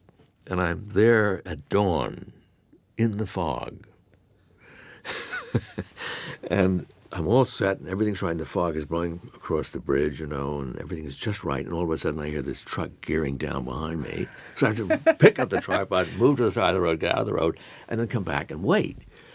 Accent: New York, United States; I grew up in New York, and it's not on the East River, but I went up and down the Hudson River all the time.

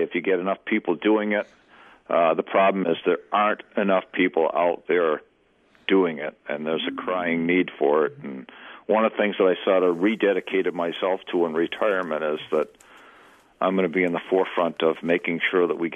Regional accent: Worcester, Massachusetts, United States; Well, when I grew up in Massachusetts in Worcester, a pretty large city right in the central part of the state.

